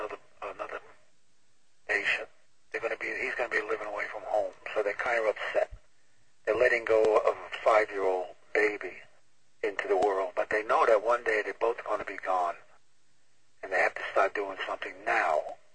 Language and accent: English; New York City, New York, United States; born there; I was born in East Harlem in New York City, so I was a streetwise guy, tough guy.